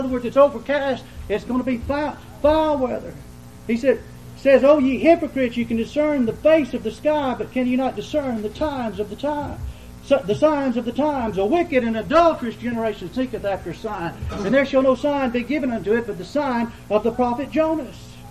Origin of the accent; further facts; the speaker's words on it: Del Rio, Texas, United States; also born or lived in Corpus Christi / Pettus; I actually am a native Texan, and I was born in Corpus Christi, and I started to school in Del Rio, Texas, and then went to Pettis, Texas.